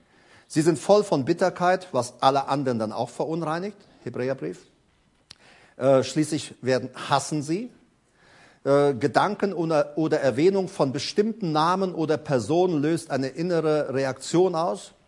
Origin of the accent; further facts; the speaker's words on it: Paraguay; German is a second language; now in Germany; ich komme ja aus Paraguay, ne? Da pflanzt man sowas, also war klar, ich komme nach Deutschland, da pflanzt man das auch, ne?